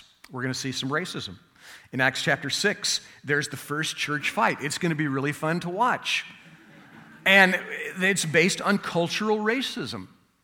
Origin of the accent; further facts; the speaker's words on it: California, United States; In case you're wondering, you're being taught today by a white guy, a white male who grew up in a middle-class family in Southern California.